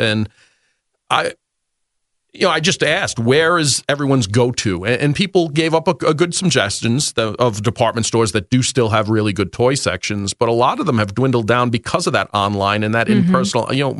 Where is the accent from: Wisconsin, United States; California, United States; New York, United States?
New York, United States; New York City; I grew up in New York City, spoiled.